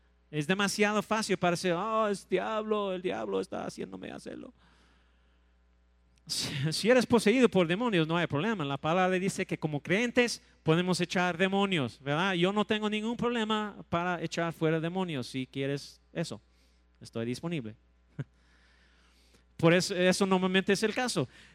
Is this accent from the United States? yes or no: yes; Texas, United States; Soy de Texas y ellos me encantan las camionetas